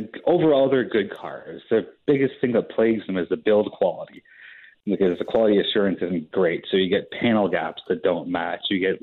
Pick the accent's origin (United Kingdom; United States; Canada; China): Canada; Look at us being Canadian and polite.